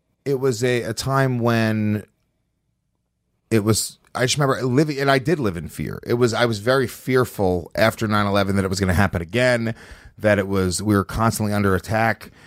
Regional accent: California, United States; now in New York, United States; Like I come from California and like I'll just be smoking a joint, walking on the street

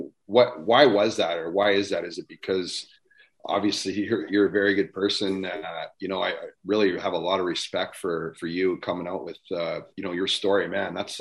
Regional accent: Red Deer, Alberta, Canada; I grew up a Flames fan. I'm from Red Deer

